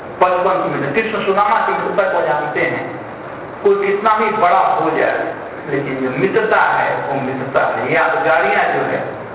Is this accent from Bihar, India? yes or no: yes; Bihar, India